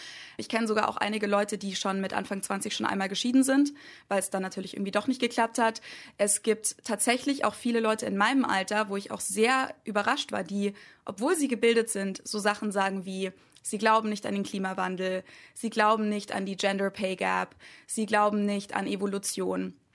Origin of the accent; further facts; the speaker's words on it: Germany; Und das kann man als Deutscher manchmal nicht so ganz nachvollziehen.